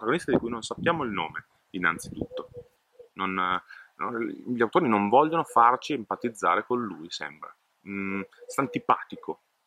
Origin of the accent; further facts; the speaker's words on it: Bologna, Emilia-Romagna, Italy; Vi parla un bolognese che non è mai andato in Erasmus, ma da bolognese vivo in una città universitaria